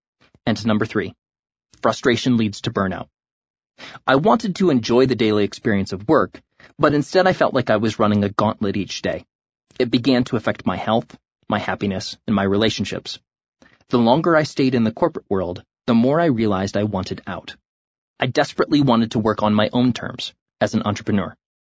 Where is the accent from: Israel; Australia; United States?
United States; New London, Ohio; I grew up in New London, a small farm town in northern Ohio, where the major industries are agriculture and light manufacturing.